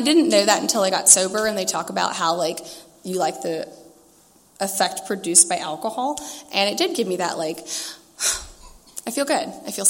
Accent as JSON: {"language": "English", "town": "Rancho Bernardo", "region": "California", "country": "United States", "tie": "born or raised there", "said": "I grew up in North County, like Rancho Bernardo area. I guess that's Northeast County."}